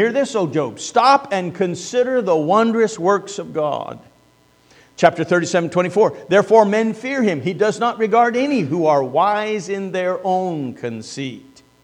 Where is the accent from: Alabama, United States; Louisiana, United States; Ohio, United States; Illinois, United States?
Illinois, United States; You know, growing up in Illinois, I lived in central Illinois essentially all of my youth. And the fields there are flat.